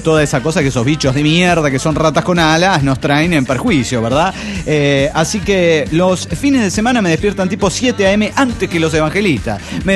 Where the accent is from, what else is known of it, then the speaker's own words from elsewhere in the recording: Cañada de Gómez, Santa Fe, Argentina; now in Hurlingham, Argentina; soy originario de Cañada de Gómez, Santa Fe, República Argentina.